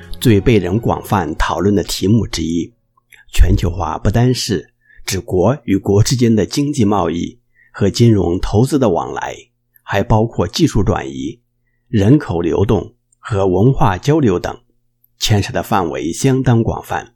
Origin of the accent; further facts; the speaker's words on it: Hong Kong; 第一件事发生在自己土生土长的香港